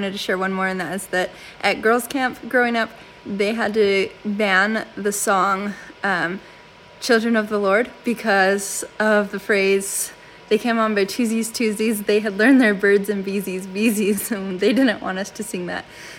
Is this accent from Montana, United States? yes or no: no; Utah, United States; now in Idaho, United States; grew up in Utah. Now I'm living in Idaho.